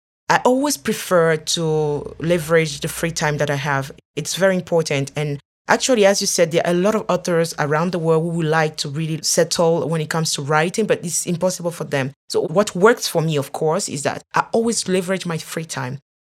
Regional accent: Togo; I am from Togo.

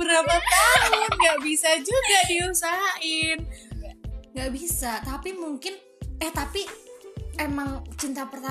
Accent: Batang, Central Java, Indonesia; jadi udah enggak bakal di kota aku lagi

